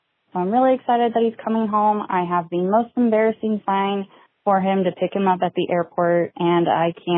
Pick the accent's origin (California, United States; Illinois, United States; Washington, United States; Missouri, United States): California, United States; I'm from Central California.